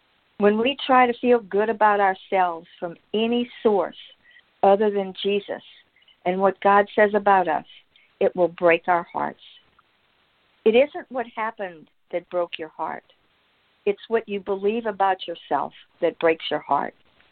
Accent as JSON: {"language": "English", "region": "Louisiana", "country": "United States", "tie": "born or raised there", "said": "I grew up in Louisiana and lived there for 25 years."}